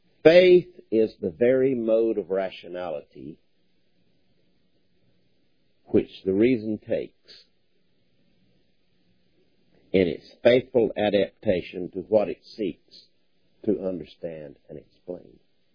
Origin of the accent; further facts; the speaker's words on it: United States; I'm American, I call them laboratories.